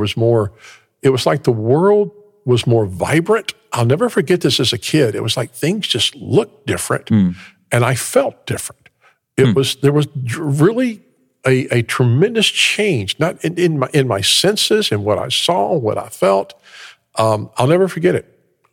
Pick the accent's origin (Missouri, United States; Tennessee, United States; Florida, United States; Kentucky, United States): Tennessee, United States; Memphis; accent: Memphis; I grew up in Memphis, Tennessee. You can probably still hear the accent. Actually grew up with … all that, and his gang, and knew some of the folks connected with him. Grew up in Memphis